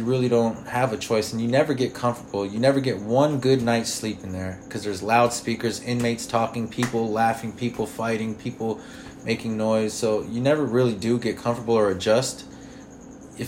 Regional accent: California, United States; born there; I was born in California and I'm young and I'm not from Mexico.

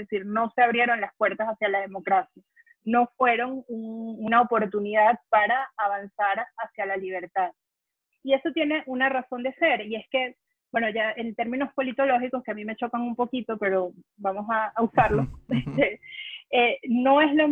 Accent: Venezuela; Yo reclamo mi nacionalidad y me voy para allá, por mi tierra. Pero yo sí creo que los venezolanos tenemos mucho para trabajar

